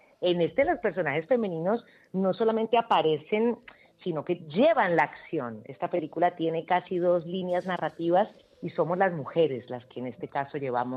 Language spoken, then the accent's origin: Spanish; Colombia; por lo menos en mi caso, siendo colombiana